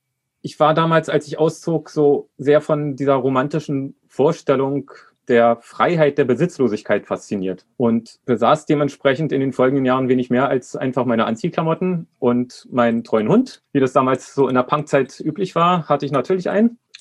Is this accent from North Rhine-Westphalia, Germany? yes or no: no; Berlin, Germany; born there; Ich bin 1970 in Berlin geboren, also jetzt so ein gutes halbes Jahrhundert alt.